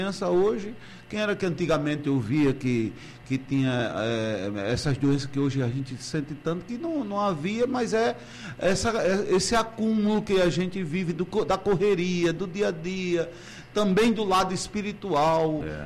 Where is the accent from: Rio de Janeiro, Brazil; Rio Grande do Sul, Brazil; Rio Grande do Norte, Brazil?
Rio Grande do Norte, Brazil; now in Juazeiro, Brazil; Eu sou natural do Rio Grande do Norte, mas faz 32 anos que eu estou aqui na Diocese de Juazeiro.